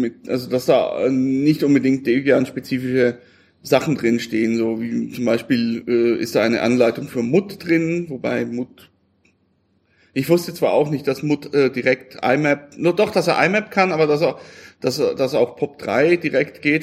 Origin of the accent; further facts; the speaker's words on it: Switzerland; Weil ich bin ja aus der Schweiz.